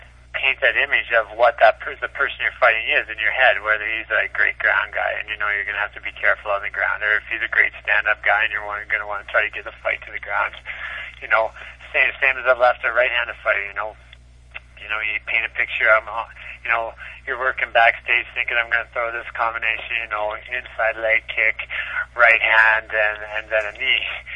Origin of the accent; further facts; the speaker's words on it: Nova Scotia, Canada; I'm originally from Nova Scotia, so I got an opportunity to see my family and fight in front of some friends and family.